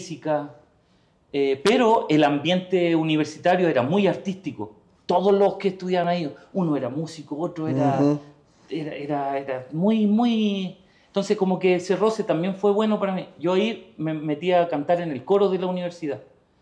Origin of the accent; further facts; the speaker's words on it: Talca, Maule, Chile; mira, yo soy de Talca, estudio aquí en la universidad